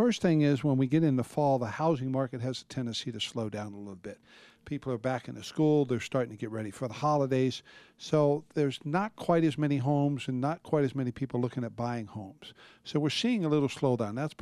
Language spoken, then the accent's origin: English; United States; It didn't matter which football team you like or what baseball team you like. I mean, we're from America.